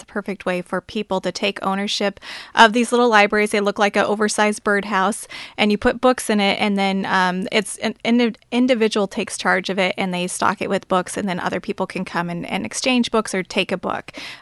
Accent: Astoria, Oregon, United States; So I grew up here in Astoria, and I actually kind of traveled around a little bit, went out to the Midwest and got my master's degree in library science.

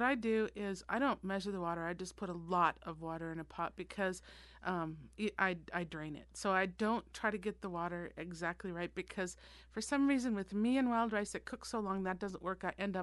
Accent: Minnesota, United States; So because I'm from Minnesota, we always have wild rice for Thanksgiving.

